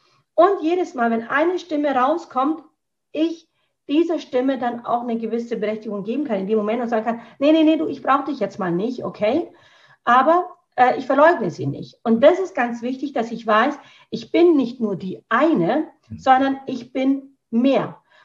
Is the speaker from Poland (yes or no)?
no; India; aber ich kann mit Stolz sagen, ich bin Inderin.